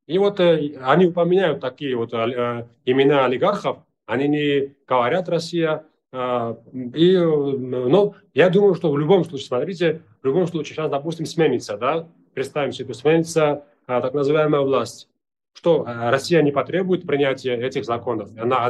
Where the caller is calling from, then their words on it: Tbilisi, Georgia; вот я сейчас из Тбилиси говорю, как гражданин Грузии